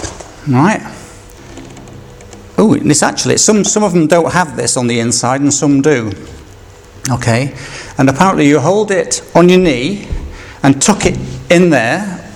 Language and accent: English; Yorkshire and the Humber, United Kingdom; I'm English, right? In fact, I'm Yorkshire.